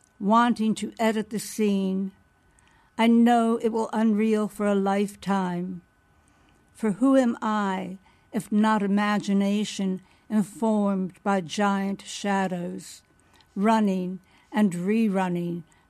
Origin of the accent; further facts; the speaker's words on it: Newburgh, New York, United States; I might preface it by saying that I grew up in Newburgh, New York, and I felt that I was taking all my lessons from life from the movies.